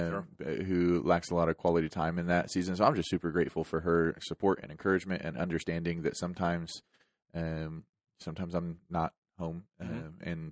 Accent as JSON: {"language": "English", "region": "Georgia", "country": "United States", "tie": "born or raised there", "said": "one day closer to me being able to eat a Whataburger in my hometown of Georgia."}